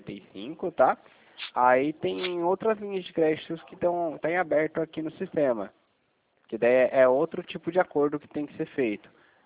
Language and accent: Portuguese; São Paulo, Brazil; Sou de São Paulo.